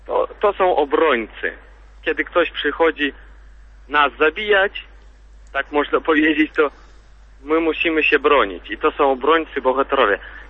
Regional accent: Grodno, Grodno Region, Belarus; jestem z Grodna, z Białorusi, pozdrawiam wszystkich słuchaczy.

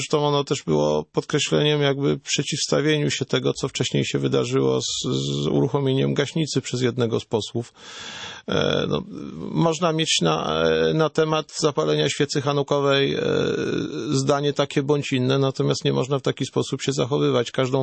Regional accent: Lesser Poland, Poland; Też pozdrawiam, zwłaszcza, że jestem spod Krakowa

